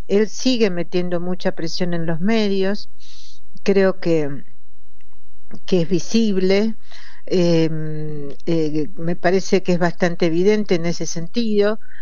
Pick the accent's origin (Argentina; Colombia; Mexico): Argentina; como todo argentino de bien